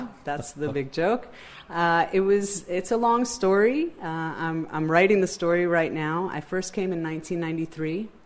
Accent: New York, United States; I grew up in New York, born and bred.

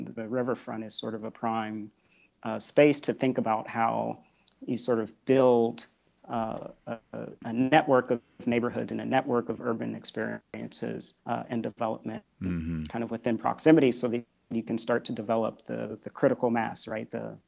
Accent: Indianapolis, Indiana, United States; I'm from Indianapolis originally, so of a competitor city to Kansas City. And I was in an inner city public school, sort of the traditional, not so great public school.

